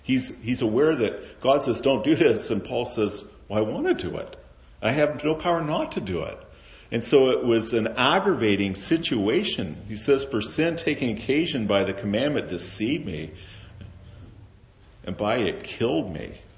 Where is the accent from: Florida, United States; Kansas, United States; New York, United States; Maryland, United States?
Kansas, United States; Now, I'm from Kansas. I know a little bit about tornadoes.